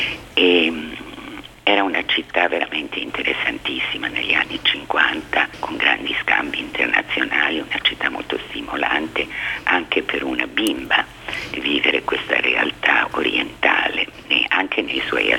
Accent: Bolzano, Trentino-Alto Adige, Italy; born there; Sì, sono nata in Italia, a Bolzano.

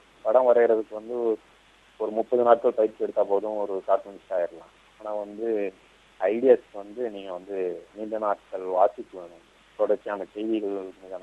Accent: Mumbai, Maharashtra, India; நான் பிறந்து வளர்ந்ததெல்லாம் மும்பை, என்னுடைய பூர்வீகம் வந்து திருநெல்வேலி. மற்றபடி அப்பாவுக்கு ரயில்வேல பணி, அதனால நாங்கள் மும்பையில் இருக்கோம்.

